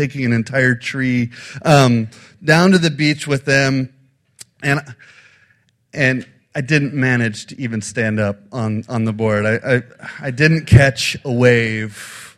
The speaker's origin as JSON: {"language": "English", "region": "Midwest", "country": "United States", "said": "We're from the Midwest. We don't surf."}